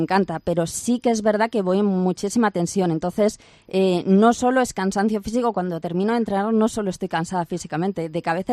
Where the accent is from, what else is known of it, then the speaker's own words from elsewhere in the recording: Pensacola, Florida, United States; born there; Tengo nacionalidad española, pero nací en Florida, en Pensacola, porque mi padre estaba destinado allí.